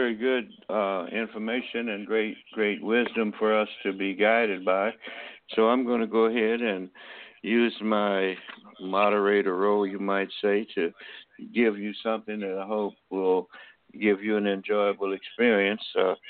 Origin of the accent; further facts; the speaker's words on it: Alabama, United States; was born in my home state in Alabama, in Birmingham, not far from Tuskegee.